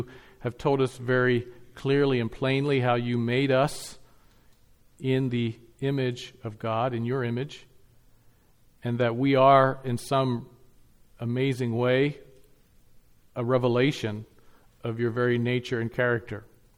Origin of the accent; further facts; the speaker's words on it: Lititz, Pennsylvania, United States; also born or lived in Ephrata, Pennsylvania; Well, I was born in Ephrata, Pennsylvania, almost 53 years ago, 1967, August 6th, I was born. And I grew up in Lititz, Pennsylvania, beautiful little town. And I'm actually kind of proud to say I'm from Lititz.